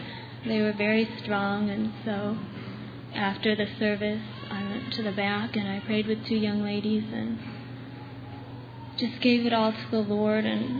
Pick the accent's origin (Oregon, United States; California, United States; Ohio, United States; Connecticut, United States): Ohio, United States; I'm from Ohio.